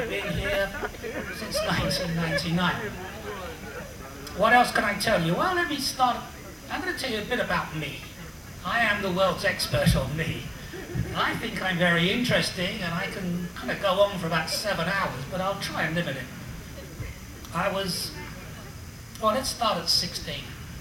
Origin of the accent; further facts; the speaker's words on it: Ireland; accent: English; I'm an Irish national. I speak like I'm English.